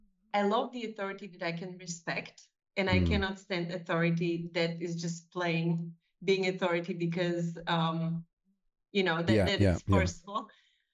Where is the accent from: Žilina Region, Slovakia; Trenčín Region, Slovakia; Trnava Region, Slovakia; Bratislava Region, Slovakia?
Trenčín Region, Slovakia; Trenčín; English is a second language; So I'm actually originally from Trenčín, where I'm now and where this project is based.